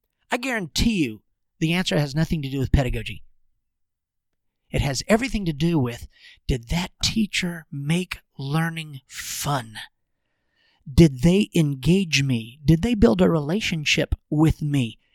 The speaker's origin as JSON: {"language": "English", "region": "Georgia", "country": "United States", "said": "I'm kind of a redneck. I'm from Georgia."}